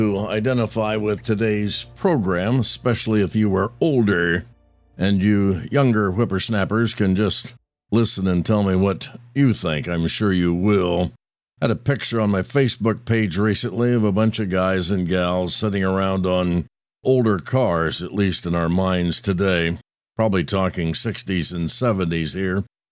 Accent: Roanoke, Indiana, United States; I grew up in the First Brethren Church of Roanoke, Indiana, and I heard the gospel.

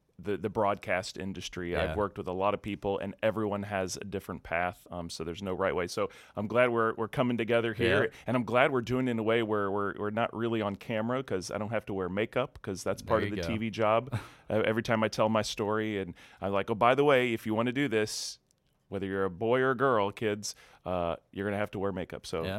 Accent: St. Louis, Missouri, United States; now in North Carolina, United States; before I moved to North Carolina 20 years ago, I'd never stepped foot in the state. I grew up in the Midwest, St. Louis boy, St. Louis Cardinals fan, pretty average suburban life.

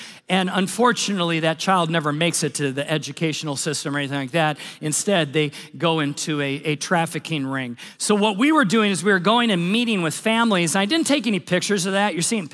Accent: United States; and was very humbling as an American

